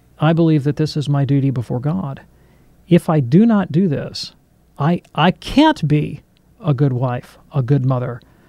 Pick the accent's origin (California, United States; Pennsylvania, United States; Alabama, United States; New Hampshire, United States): Alabama, United States; you're from Georgia, I'm from Alabama. I mean, this is Baptist country down here